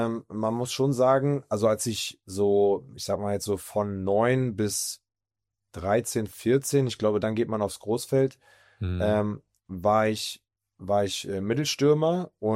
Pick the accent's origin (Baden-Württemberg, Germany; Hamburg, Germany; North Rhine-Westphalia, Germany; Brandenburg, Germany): Brandenburg, Germany; Potsdam; Also ich habe bei uns in Potsdam, bei Turbine Potsdam angefangen zu spielen.